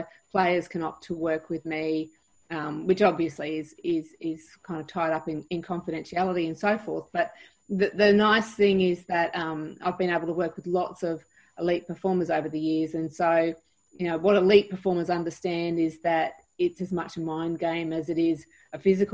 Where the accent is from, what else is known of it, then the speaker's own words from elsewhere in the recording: Queensland, Australia; now in Townsville, Australia; I grew up on the Sunshine Coast. I ended up in beautiful sunny Townsville by accident.